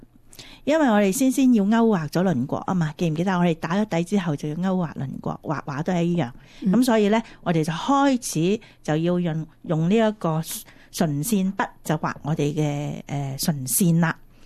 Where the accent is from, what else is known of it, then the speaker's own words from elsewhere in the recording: China; 通常呢个习惯咧系西人嗰度多，我哋中国人咧就比较少啲